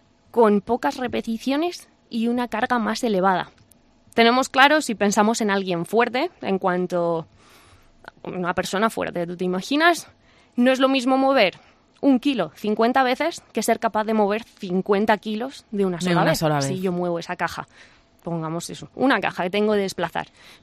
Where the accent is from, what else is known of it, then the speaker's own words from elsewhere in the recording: Madrid, Community of Madrid, Spain; Yo que vengo de Madrid